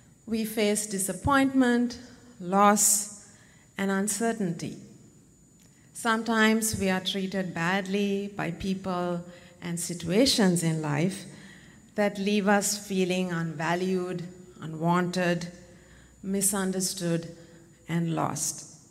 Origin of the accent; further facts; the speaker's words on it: Sri Lanka; halfway across the world in my home country of Sri Lanka